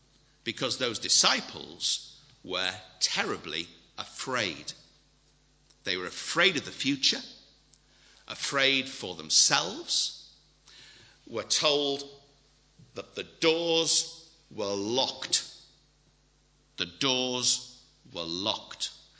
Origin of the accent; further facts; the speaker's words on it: Liverpool, North West England, United Kingdom; You know, I come from Liverpool. It was built on slavery.